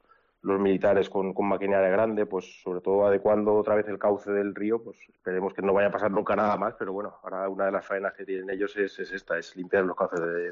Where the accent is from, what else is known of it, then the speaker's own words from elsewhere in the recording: Bugarra, Valencian Community, Spain; Pues a ver, en mi pueblo, en Bugarra, sobre todo afectó a la parte de abajo del pueblo, por allí pasa el río Turia